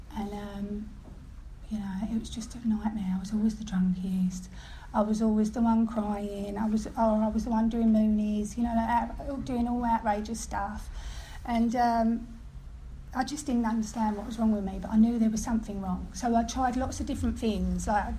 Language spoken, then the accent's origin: English; Bow, London, United Kingdom; I'm from Bow, East London, and I had a good upbringing, structured, strict.